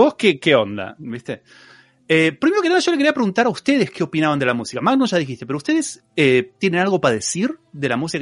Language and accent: Spanish; Slovenia; esa persecución en los Alpes, querides amigas, está hecha en mi país, en Eslovenia, está filmado.